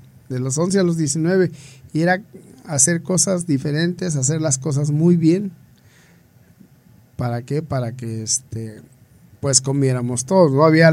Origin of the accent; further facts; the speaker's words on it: Chilpancingo, Guerrero, Mexico; Somos de Chilpancingo, Los Bravos, pero tenemos raíces en otros pueblos.